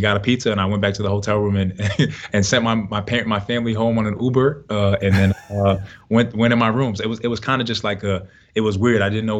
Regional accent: Bronx, New York, United States; growing up in Bronx, New York, and playing at the rec center and the park with my dad.

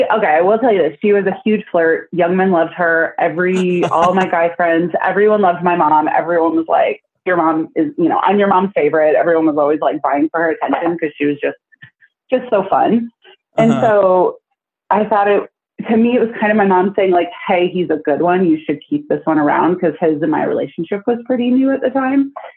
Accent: Iowa, United States; But she's most active at my old house where I grew up in Iowa.

